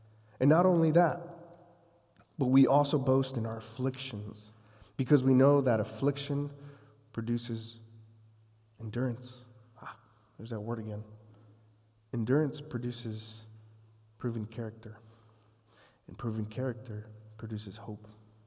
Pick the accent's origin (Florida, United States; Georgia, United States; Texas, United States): Texas, United States; I was born and raised in Texas, but I was born and raised in deep South Texas, further south than San Antonio. That's a thing, believe it or not. 20 minutes from Mexico.